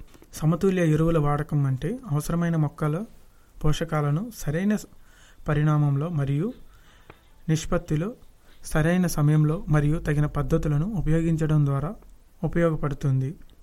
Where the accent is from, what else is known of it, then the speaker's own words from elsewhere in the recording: Undavalli, Andhra Pradesh, India; నేను ఒక రైతుని. మా ఊరు ఉండవల్లి. నేను డిగ్రీ చదువుకున్నాను. నేను ఒక రైతు కుటుంబం నుంచి వచ్చాను.